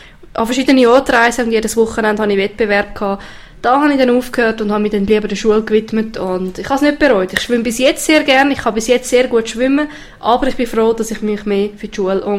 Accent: Zurich, Switzerland; Ich muss sagen, ich bin aus Zürich, bei uns ist das nicht so verbreitet.

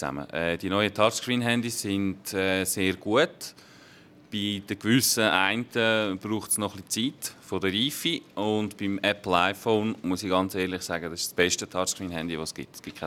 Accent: Trubschachen, Bern, Switzerland; Ursprünglich komme ich aus Trubschachen und Trubschachen liegt im Emmental und das Emmital ist, das ist ja im Kern von der Schweiz und Trubschachen liegt neben Langnau im Emmental.

